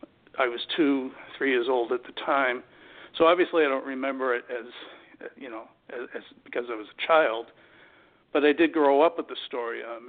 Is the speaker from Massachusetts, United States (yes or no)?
yes; Massachusetts, United States; I live in the Boston area in a little suburban town about 30 minutes north of the city. I grew up in Massachusetts entirely.